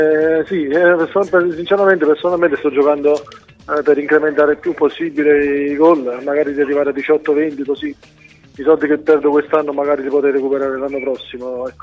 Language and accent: Italian; Naples, Campania, Italy; anche comunque io sono napoletano, quindi sono tifoso